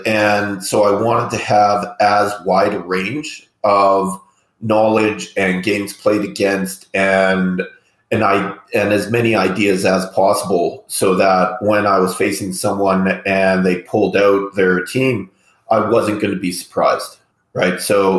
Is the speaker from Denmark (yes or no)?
no; Canada; as a Canadian